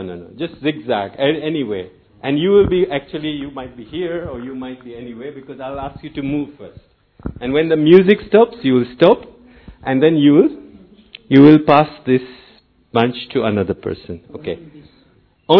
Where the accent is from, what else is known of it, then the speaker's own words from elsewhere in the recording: Mount Abu, Rajasthan, India; I am from Mount Abu.